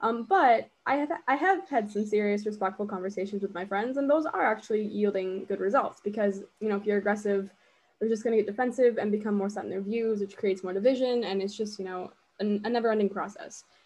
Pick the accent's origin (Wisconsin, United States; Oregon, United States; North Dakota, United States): North Dakota, United States; I'm from North Dakota, so it's safe to say that my social media has essentially just been a hailstorm of posts about the Democrats stealing the election.